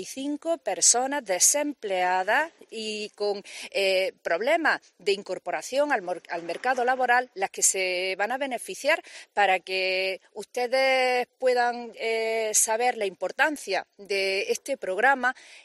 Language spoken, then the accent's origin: Spanish; La Peza, Andalusia, Spain; en mi pueblo, en La Peza, serán 5 personas contratadas